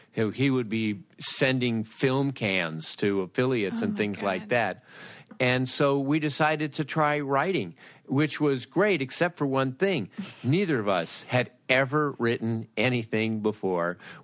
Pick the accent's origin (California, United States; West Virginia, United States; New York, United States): California, United States; Los Angeles; Well, it actually began in radio. I grew up in Los Angeles.